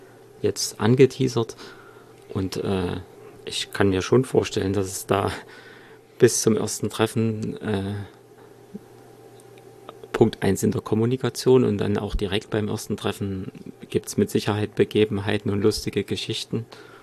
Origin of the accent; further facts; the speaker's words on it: Erfurt, Thuringia, Germany; born there; ich bin in Erfurt geboren, wurde dann 12 Jahre im Prinzip nach der Osterziehung, wenn man so will, erzogen